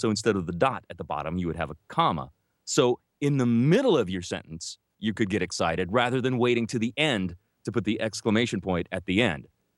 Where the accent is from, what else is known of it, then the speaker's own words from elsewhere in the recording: Canada; I'm not even American. I'm Canadian.